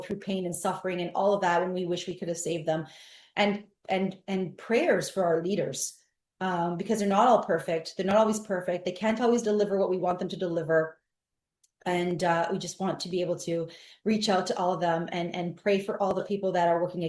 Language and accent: English; Canada; with my raw milk, by the way, and maple syrup, because I'm Canadian.